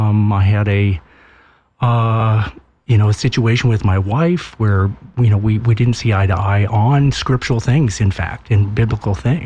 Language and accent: English; Iowa, United States; also born or lived in Columbus, Ohio / North Carolina; now in Toledo, United States; I actually was born and raised in Iowa, and then I lived for about 30 years in Columbus, Ohio.